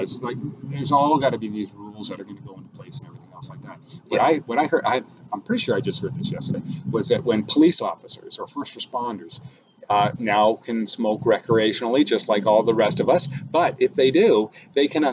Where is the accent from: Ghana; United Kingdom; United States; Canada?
Canada; I'm Canadian. I love my country.